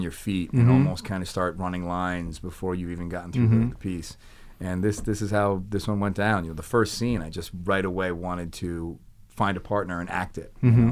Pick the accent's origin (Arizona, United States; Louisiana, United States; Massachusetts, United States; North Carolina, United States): Massachusetts, United States; Boston; You know, I grew up in Boston. I grew up in a very Italian family.